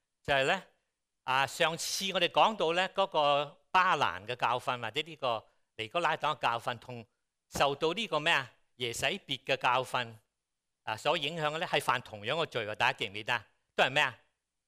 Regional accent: China; 我哋中國人都係有啲咁嘅習慣嘅

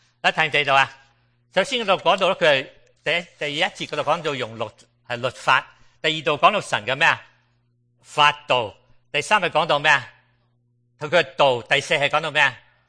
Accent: China; 我哋中国人有句话，其身不正啊枉话人，系咪？

